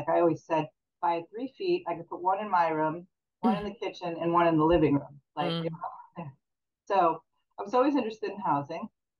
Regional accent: Chicago, Illinois, United States; I mean, I grew up in the South Side of Chicago.

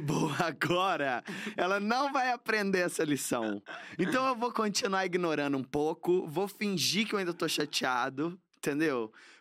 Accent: Minas Gerais, Brazil; Eu sou de Minas, pessoal conservador e tudo mais.

